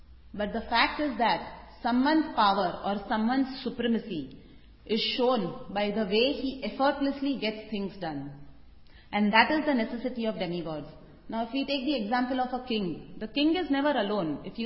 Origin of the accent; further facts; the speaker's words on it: Mumbai, Maharashtra, India; since I'm from Bombay, I can tell about Bombay.